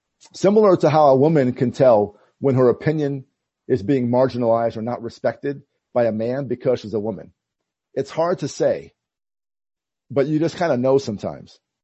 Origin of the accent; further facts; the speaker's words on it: United States; And when I say, I'm American, they'll say, and this is multiple people in different states, will say, you can't be American.